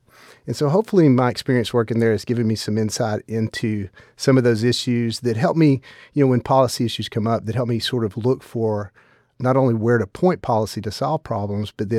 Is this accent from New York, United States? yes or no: no; Fort Smith, Arkansas, United States; went back to work near my hometown in Fort Smith. And so I've been practicing there since 1999.